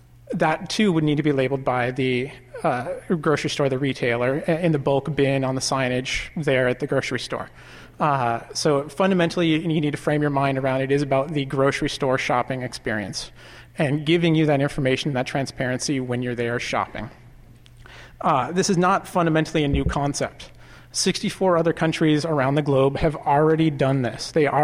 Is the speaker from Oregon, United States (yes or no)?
yes; Portland, Oregon, United States; I'm from up in Portland, but I'm definitely a proud Oregonian for quite a few years now. I am transplanted from the Northwest, so I grew up son of a cheesemaker in the Northwest, so I'm Northwest proud for sure.